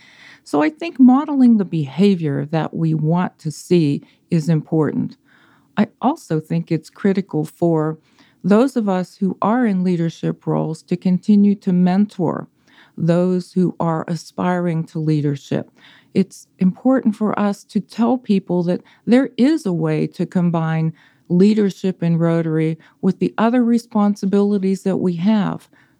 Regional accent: Pennsylvania, United States; In my area, my hometown, which is in western Pennsylvania in the United States, we had a very famous television broadcaster who was a polio survivor.

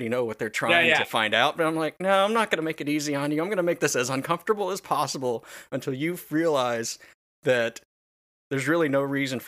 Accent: North Carolina, United States; born there; I'm like, I was born in North Carolina. So I tell them, "Oh, I was born in North Carolina."

